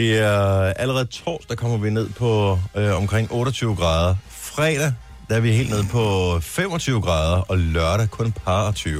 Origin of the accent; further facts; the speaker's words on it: Region of Southern Denmark, Denmark; fordi at som fynbo, så det der med at tale svensk med nogen, det fungerer ikke rigtigt.